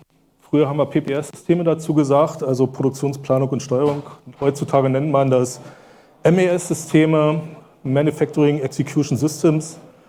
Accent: Brandenburg an der Havel, Brandenburg, Germany; Ich komme aus Brandenburg, Brandenburg an der Havel. Es gibt eine Stadt Brandenburg in Brandenburg, die nicht die Hauptstadt von Brandenburg ist. Die Hauptstadt von Brandenburg ist Potsdam. Und ja, da komme ich her, arbeite da schon seit 30 Jahren

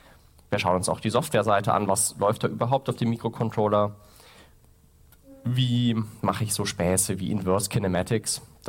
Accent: Erlangen, Bavaria, Germany; Ich komme aus Erlangen.

